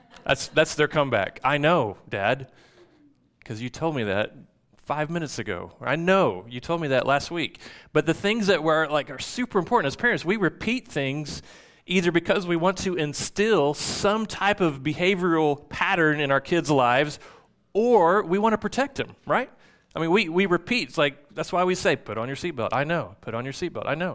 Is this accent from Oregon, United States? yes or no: no; Choctaw, Oklahoma, United States; I was in high school in the late 80s, and I grew up in Choctaw, America, Choctaw, Oklahoma.